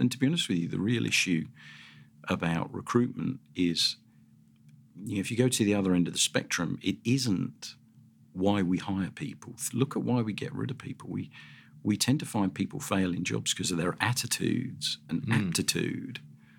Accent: London, United Kingdom; now in Australia; London, that I came from is so very much like the Australian accent, because everybody thought here I was from Australia.

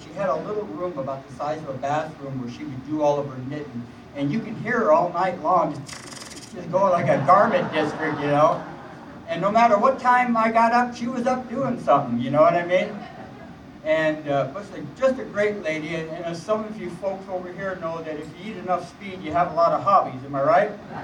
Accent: California, United States; also born or lived in Detroit; I was born in Detroit and come out to California when I was about, oh, maybe 6 years old.

